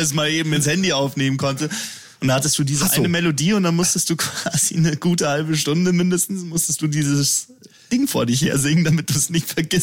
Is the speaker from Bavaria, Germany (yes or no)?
yes; Erding, Bavaria, Germany; Ja, das war in Erding, also in meiner Heimatstadt war es so